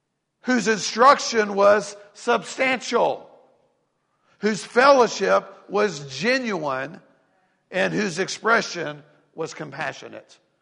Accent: Tennessee, United States; Folks, I'm from East Tennessee. You know that.

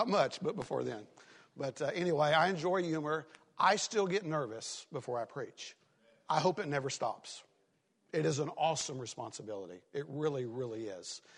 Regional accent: Tennessee, United States; Hey, I'm from East Tennessee.

